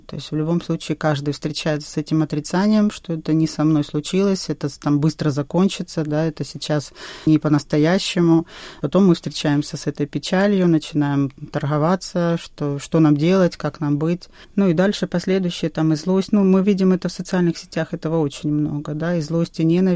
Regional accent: Donetsk Oblast, Ukraine; now in Mykolaiv, Ukraine; Просто я сама из Донецкой области, и я выросла в языковой среде русской. Ну, и когда мы переехали в Николаев, ну, здесь тоже русская среда

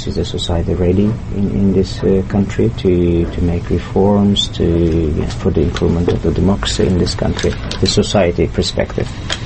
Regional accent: Norway; Azerbaijani is a second language; Mən də Norveçdənəm, biz də neft ölkəsiyik

